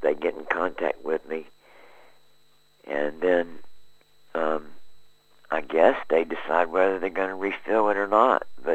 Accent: United States; I was born and raised in America.

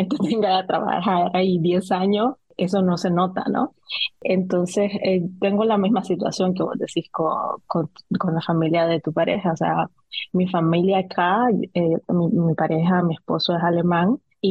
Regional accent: Masaya, Nicaragua; soy una profesional nicaragüense, mi ciudad es Masaya, en Nicaragua

